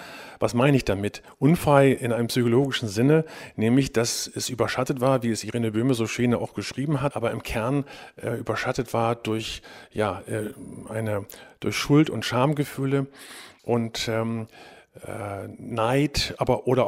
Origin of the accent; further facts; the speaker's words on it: West Germany, Germany; born there; als Westler, ich bin nun mal im Westen geboren